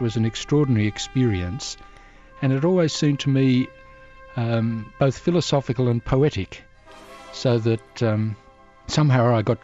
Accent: Australia; I don't know whether your listeners can detect accents, but I'm from Australia

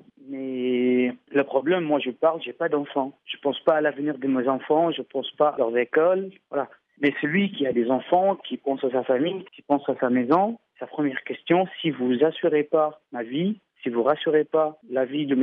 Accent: Mosul, Nineveh, Iraq; Moi personnellement, je viens de la ville de Moussoul. Moussoul, donc c'est Ninive, c'est pas la plaine de Ninive où il y a des villages qui sont complètement chrétiens. J'ai vécu toute ma vie avec des amis musulmans

